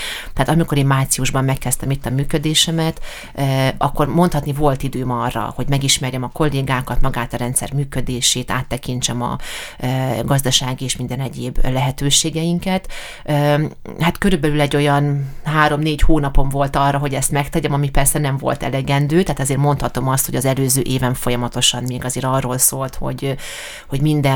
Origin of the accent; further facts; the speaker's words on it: Miskolc, Borsod-Abaúj-Zemplén, Hungary; miskolci születésű vagyok, és miskolcinak vallom magam is abszolút lokálpatriótának. Az, hogy én Miskolcon élek és dolgozom, az nem így adódott, hanem ez egy döntés kérdése részemről.